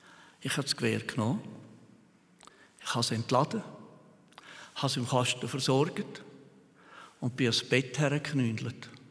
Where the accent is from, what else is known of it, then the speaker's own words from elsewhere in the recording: Graubünden, Switzerland; Und ich als Bündner habe den Dialekt natürlich sofort.